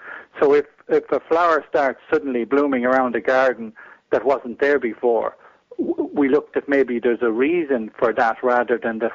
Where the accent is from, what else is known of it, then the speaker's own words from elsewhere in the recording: Ireland; So in Ireland, I happen to be, you know, I'm native Irish from that sense. So, and I'm very connected. I grew up on a farm here, so I've been very connected with the land.